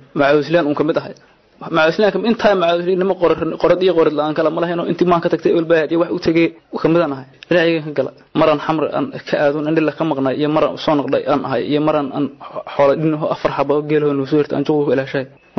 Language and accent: Somali; Mogadishu, Banaadir, Somalia; waxaan ka imaaday Xamar